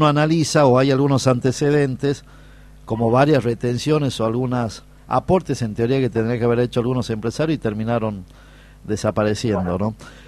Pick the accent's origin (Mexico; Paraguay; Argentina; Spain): Argentina; Tafí Viejo, Tucumán; soy de Tafí Viejo